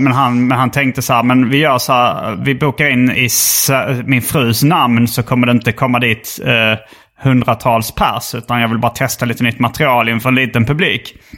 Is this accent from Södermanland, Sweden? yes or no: no; Skåne, Sweden; accent: Skåne; Bara för att jag pratar skånska, tror jag.